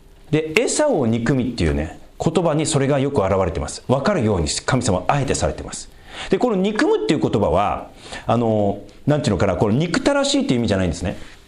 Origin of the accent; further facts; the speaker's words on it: Tohoku, Japan; 私東北出身でね、奥の道って言うじゃないですかね